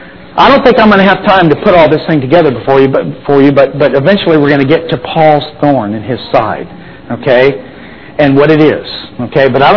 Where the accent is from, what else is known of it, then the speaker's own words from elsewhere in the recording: Utah, United States; See, I can relate to this because I'm from Utah and you guys are from here.